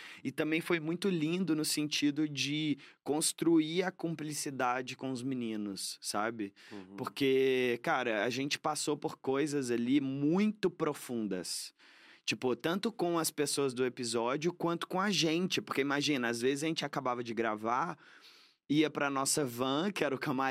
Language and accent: Portuguese; Minas Gerais, Brazil; Eu sou de Minas, pessoal conservador e tudo mais.